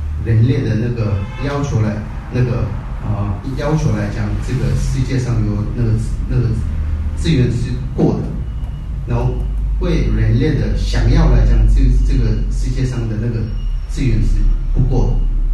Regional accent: India; 我是那个在印度出生的第二代西藏人，在印度出生，在印度读书，然后在印度长大。

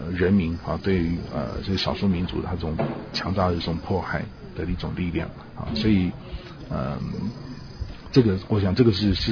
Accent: Taiwan; 我们身为台湾人，我们应该对这个西藏的这个自由或者是中国的自由的这个事业，我们也可以扮演一点角色。

